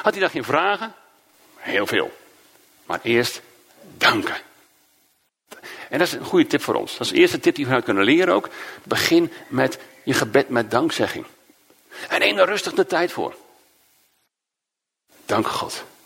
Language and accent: Dutch; Netherlands; Ik denk dat wij vragen zouden stellen. Als echte Nederlanders.